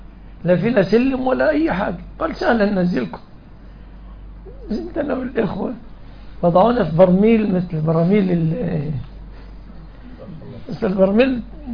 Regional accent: Egypt; مش عندنا في مصر الإنسان

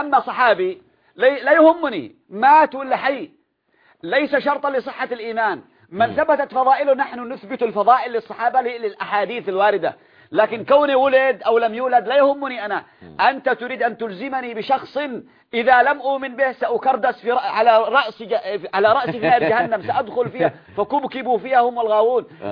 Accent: Yemen; لانني انا اليماني، انا من اليمن

